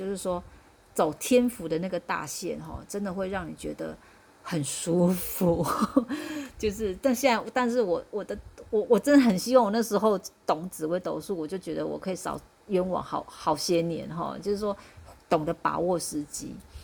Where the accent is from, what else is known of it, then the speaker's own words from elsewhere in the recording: central Taiwan, Taiwan; now in Taipei, Taiwan; 那时候我刚上来台北，因为我其实我是中部人，好，我从中部搬上，就是搬上来这样子。然后那时候我在读台中商专的空专，好，那时候我年纪还很轻嘛